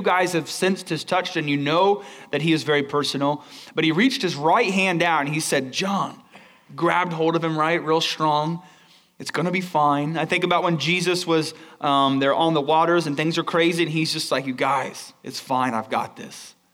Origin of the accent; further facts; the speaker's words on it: United States; I grew up in America and my parents were nominally Christian.